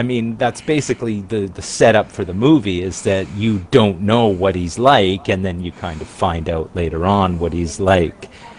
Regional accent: Canada; It's that kind of disconnect, being Canadian, watching this Vietnam vet getting treated poorly

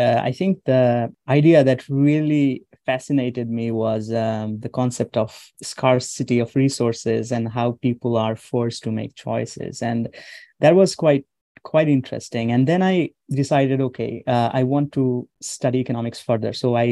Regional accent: Rajshahi Division, Bangladesh; I grew up in Bangladesh, and I grew up in Rajshahi region, which is like home to all the Santals. I kind of grew up with them

